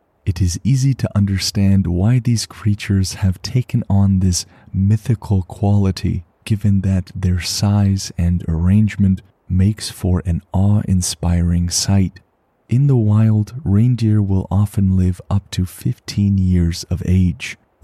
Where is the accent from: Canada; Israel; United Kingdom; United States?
Canada; Sure, it's cold, but hey, I'm a Canadian.